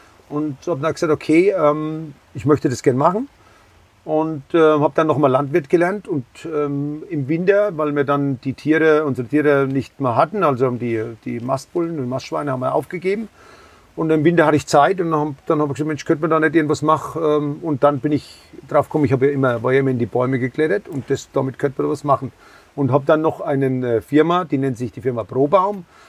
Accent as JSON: {"language": "German", "town": "Nüdlingen", "region": "Bavaria", "country": "Germany", "said": "Ich komme aus Nüdlingen"}